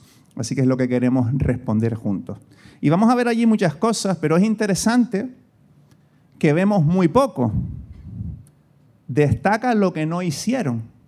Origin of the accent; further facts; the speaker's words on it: Canary Islands, Spain; Yo soy canario, soy de Gran Canaria, del interior de Gran Canaria. Mis abuelos vivían en una casa cueva que hizo mi abuelo sin electricidad, con pico. Esa es mi ascendencia.